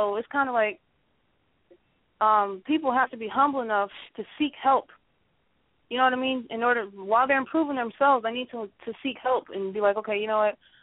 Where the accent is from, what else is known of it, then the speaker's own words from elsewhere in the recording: Chicago, Illinois, United States; I'm from Chicago. I don't know. I didn't even know what Creole was until I came to Florida, and I was like, what are they saying?